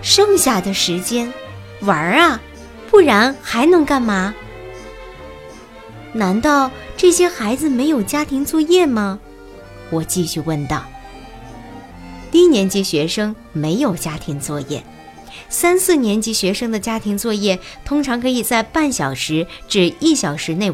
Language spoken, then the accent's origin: Chinese; China; 我们来自中国，中国人打乒乓球很厉害